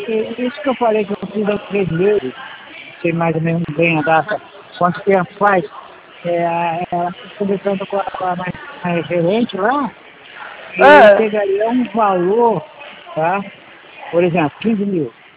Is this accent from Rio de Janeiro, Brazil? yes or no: yes; Rio de Janeiro, Brazil; Eu sou aqui do Rio.